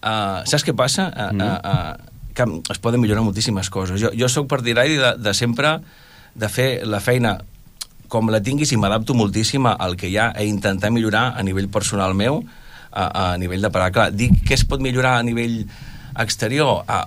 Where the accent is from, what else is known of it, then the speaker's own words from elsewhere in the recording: Pineda de Mar, Catalonia, Spain; A nosaltres, clar, som de Pineda de Mar, i clar, Pineda sempre ens tira